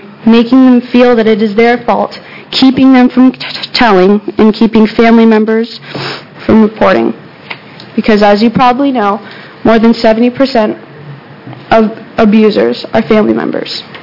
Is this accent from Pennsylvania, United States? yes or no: no; Eugene, Oregon, United States; I'm 16 years old, and I'm from Eugene, Oregon.